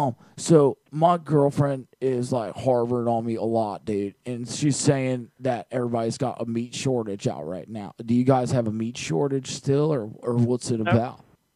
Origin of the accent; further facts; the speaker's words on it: Baltimore, Maryland, United States; I'm definitely from Baltimore.